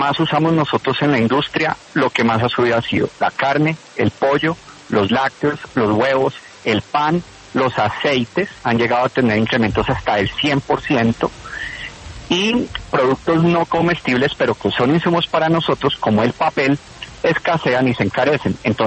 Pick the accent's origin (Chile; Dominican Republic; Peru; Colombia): Colombia; como colombianos no debemos ocultarla.